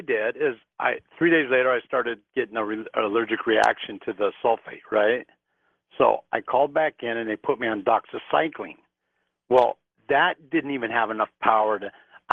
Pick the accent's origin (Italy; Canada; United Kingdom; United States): United States; La Puente, California; I grew up in La Puente, California. And we used to go to Huntington Beach every summer.